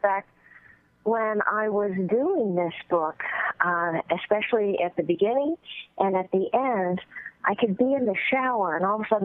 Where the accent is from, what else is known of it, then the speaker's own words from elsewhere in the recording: Texas, United States; now in Connecticut, United States; Well, I live in neighboring Connecticut. I'm originally from Texas, y'all.